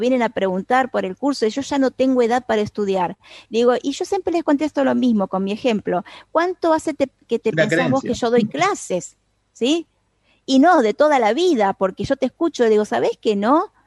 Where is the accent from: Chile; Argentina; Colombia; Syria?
Argentina; Lanús, Buenos Aires Province; porque ella es de zona sur como yo. Las de zona sur somos de armas llevar, granate, porque soy de Lanús.